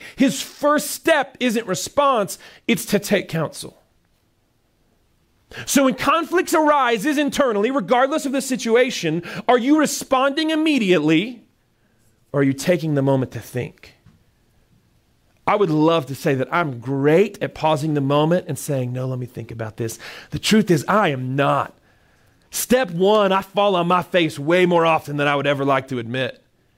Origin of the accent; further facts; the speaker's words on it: the South, United States; I grew up in the South, and we're the worst at this.